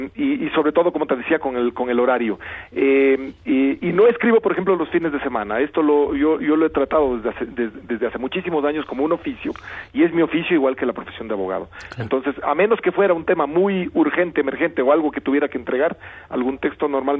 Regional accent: Ecuador; porque se la decidió hacer en Quito, evidentemente porque yo soy ecuatoriano

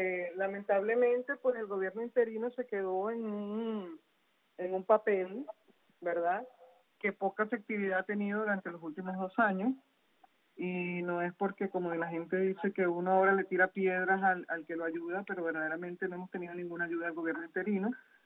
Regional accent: Venezuela; ya nosotros como venezolanos tenemos que plantear otras estrategias

